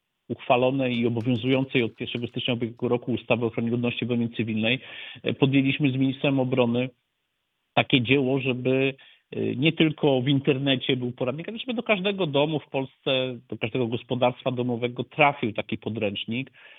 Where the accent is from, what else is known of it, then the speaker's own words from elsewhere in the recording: Wałbrzych, Lower Silesian Voivodeship, Poland; byłem wiele lat posłem z Dolnego Śląska, stamtąd pochodzę, z Wałbrzycha, uwielbiam Wrocław oczywiście.